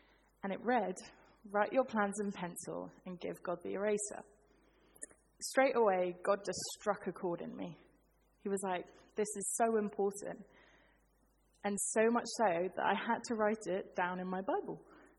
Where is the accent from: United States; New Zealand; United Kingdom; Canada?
United Kingdom; Reading, South East England; I'm one of the Moreland students, as we've said. I'm in my third year, and I'm from Reading.